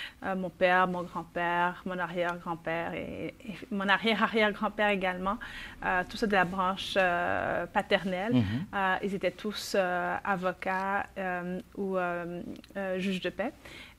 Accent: Haiti; also born or lived in Canada; Je suis née en Haïti.

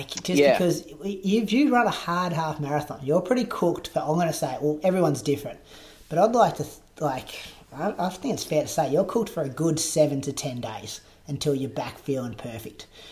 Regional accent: New South Wales, Australia

